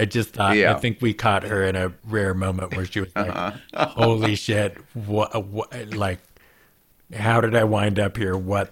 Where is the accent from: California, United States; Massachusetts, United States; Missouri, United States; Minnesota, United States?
California, United States; Oakland; they left and went to Las Vegas and left my hometown of Oakland. And that's where I was born.